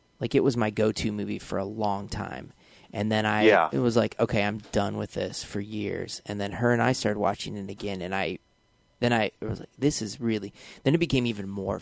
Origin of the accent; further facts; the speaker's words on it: Harlan, Iowa, United States; My buddy from Harlan, from my hometown in Iowa.